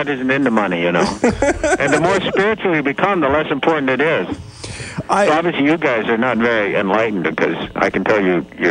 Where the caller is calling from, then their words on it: Montana, United States; I'm in the north woods of Montana.